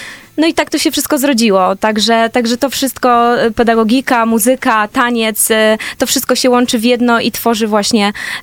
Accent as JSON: {"language": "Polish", "town": "Władysławowo", "region": "Pomeranian Voivodeship", "country": "Poland", "said": "No jestem z Władysławowa"}